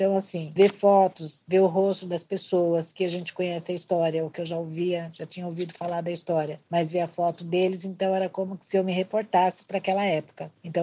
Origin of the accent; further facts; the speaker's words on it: Campinas, São Paulo, Brazil; Eu vim de uma periferia de Campinas, sou uma mulher negra